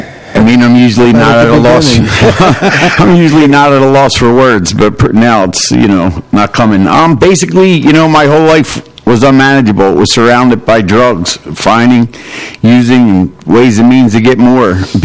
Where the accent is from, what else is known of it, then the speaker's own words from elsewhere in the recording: Kensington, Pennsylvania, United States; I was born and raised in Kensington. I felt at home.